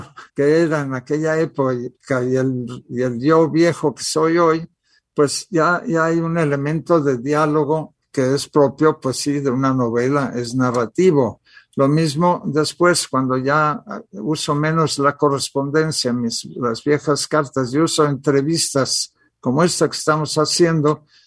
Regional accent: Mexico; born there; first language Catalan; Spanish is a second language; nací en México de padres catalanes, mi lengua materna no es el español, es el catalán. Eso matiza mucho esta situación. Además, cuando voy a Cataluña me consideran extranjero, cuando estoy en México también me ven muchas veces como extranjero por mi aspecto

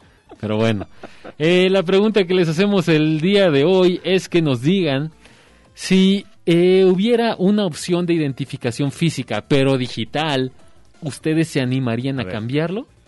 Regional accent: Guadalajara, Jalisco, Mexico; born there; nací en Guadalajara

